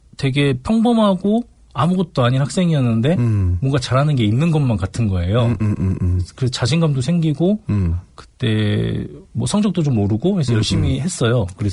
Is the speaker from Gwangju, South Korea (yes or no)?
yes; Gwangju, South Korea; also born or lived in Mokpo; 저는 그 목포에서 태어나서 광주에서 주로 자랐고요. 네. 광주 농성동 본당에서 신앙생활 했습니다.